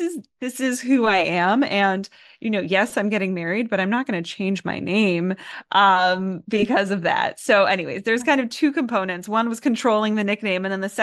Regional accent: New York, United States; So I grew up in New York.

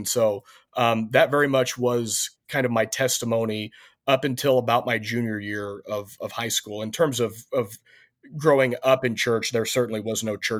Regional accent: Missouri, United States; And so what kind of started as unbelief growing up in Missouri really transitioned from just almost an agnostic

